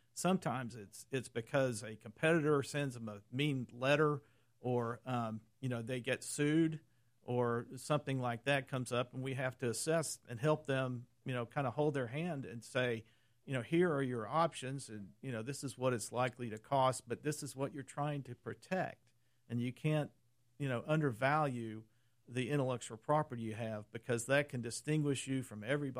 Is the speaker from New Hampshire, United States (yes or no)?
no; Chattanooga, Tennessee, United States; I'm a native Chattanoogan.